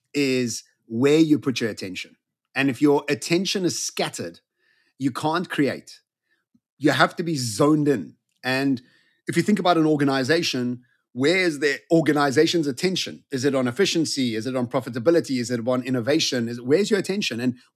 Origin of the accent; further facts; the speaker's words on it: South Africa; I was in, as a South African, to get an American agent to look after you was the most amazing feeling.